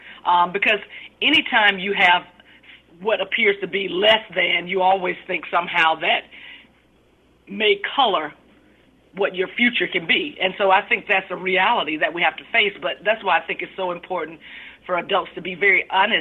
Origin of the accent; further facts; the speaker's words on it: Atlanta, Georgia, United States; I grew up in Atlanta, Metro Atlanta, moved to different parts of Metro Atlanta, but Southwest Atlanta is where I consider the bulk of my growing up to have taken place.